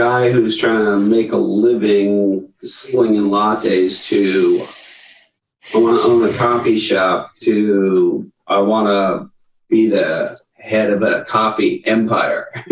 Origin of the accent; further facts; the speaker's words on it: Canada; I grew up in Canada.